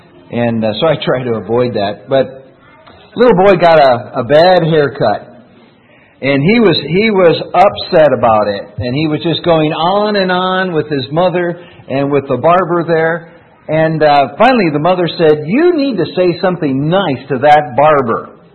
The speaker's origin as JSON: {"language": "English", "town": "Rochester", "country": "United States", "tie": "born or raised there", "said": "But I get the privilege tonight of preaching in Rochester, my hometown, so I'm excited about that, looking forward to that."}